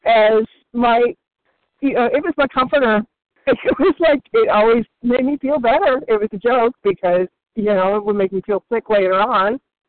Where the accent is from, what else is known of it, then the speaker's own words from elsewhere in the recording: Virginia, United States; I'm compulsive overeater from Virginia